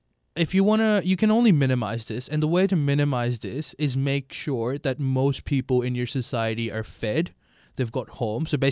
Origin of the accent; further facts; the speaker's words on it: Pakistan; now in Australia; I'm Australian, my identity is somewhat Australian. My identity can also be Muslim. My identity can also be an immigrant from Pakistan.